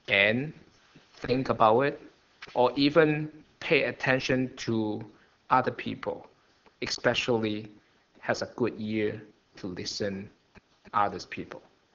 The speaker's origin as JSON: {"language": "English", "country": "Hong Kong", "second_language": "English", "said": "I have so many learning on globalization before I went to high school because I'm from Hong Kong."}